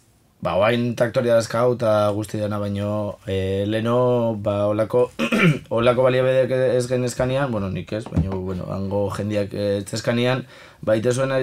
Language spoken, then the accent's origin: Basque; Villabuena de Álava, Basque Country, Spain; ni ara Berriozakoa naiz, Eskuernagakoa, han bertakoa